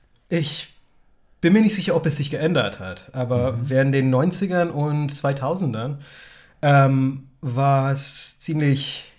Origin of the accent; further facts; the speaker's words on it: Malaysia; Ich komme aus Malaysia. Bin der Ich bin das Enkelkind von indischen Migranten nach Malaysia.